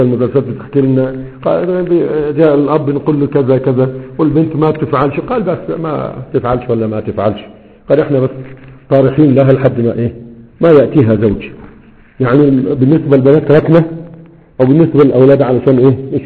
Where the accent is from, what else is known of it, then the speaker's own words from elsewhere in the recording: Egypt; وده ما زال الى حد ما موجود عندنا في مصر